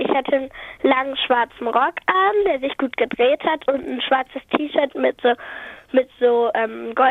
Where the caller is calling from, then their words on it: Hamburg, Germany; Aus Hamburg.